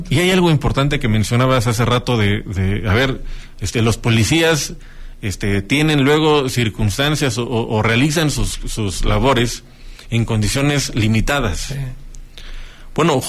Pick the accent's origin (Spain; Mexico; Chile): Mexico; Metepec, State of Mexico; en Metepec, que es mi tierra